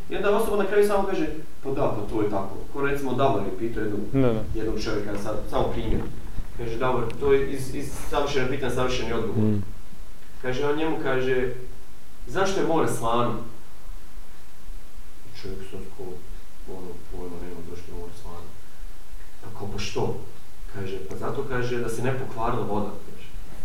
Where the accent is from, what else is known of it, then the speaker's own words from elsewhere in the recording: Bosnia & Herzegovina; on pitao mene odakle sam ja sam rekao iz Bosne